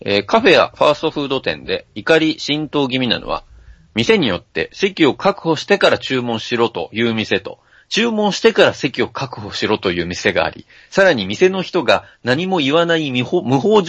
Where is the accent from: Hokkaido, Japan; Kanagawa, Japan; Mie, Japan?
Mie, Japan; Yokkaichi; 今は大学に通うため、実家から離れて一人暮らしをしておりますが、出身は四日市です。